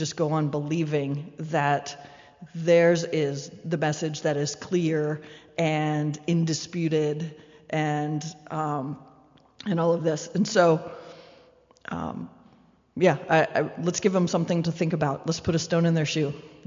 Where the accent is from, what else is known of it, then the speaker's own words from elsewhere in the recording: United States; certainly in America, which is my home country